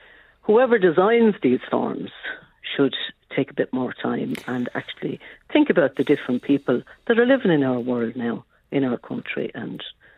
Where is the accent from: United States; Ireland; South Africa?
Ireland; also born or lived in Great Britain; I was born in Great Britain. I was adopted in Ireland at 6 weeks old, and I don't have any other information.